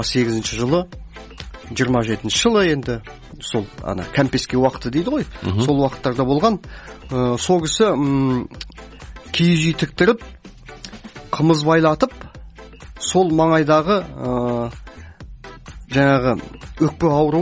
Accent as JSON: {"language": "Kazakh", "region": "East Kazakhstan Region", "country": "Kazakhstan", "tie": "born or raised there", "said": "Ешкі көбісі де таулы аймақта. Мысалы мына Өскемен, Семей, менің туған жерім. Сонда бізде ешкі көп өседі, ешкінің етін пайдаланады."}